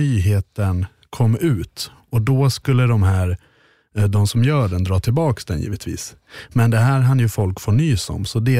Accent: Dalarna County, Sweden; Vi hade också det gammal krog i Dalarna, kan jag säga. Där jag är ifrån.

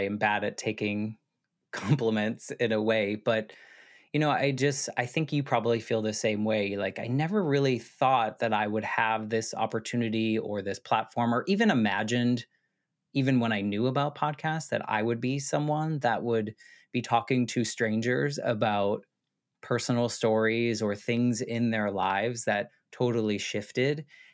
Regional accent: United States; I think it's so fascinating as an American. I feel like Americans, we like to travel, I guess.

